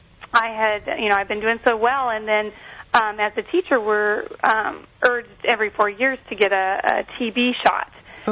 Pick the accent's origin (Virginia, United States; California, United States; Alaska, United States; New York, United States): California, United States; Lancaster; I'm from Lancaster, California, and I'm a teacher, third grade teacher.